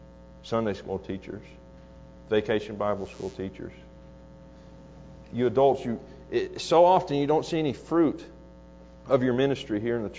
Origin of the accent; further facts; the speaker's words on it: Florida, United States; Now I'm from Florida, I'm from the Panhandle area, I'm a little ignorant in some areas